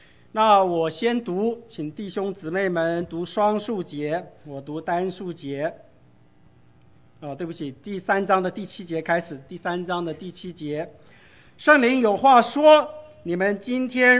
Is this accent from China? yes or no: no; Taiwan; accent: Taiwanese Mandarin; 如果听不懂我的台湾国语是没有司空见惯，因为 我外婆是客家人，所以她听不懂我的台湾国语。